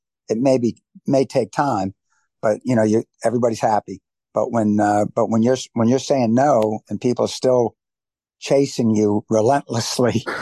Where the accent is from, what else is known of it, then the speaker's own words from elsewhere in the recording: New Hampshire, United States; I was born in New Hampshire. My first 7 years were in New Hampshire.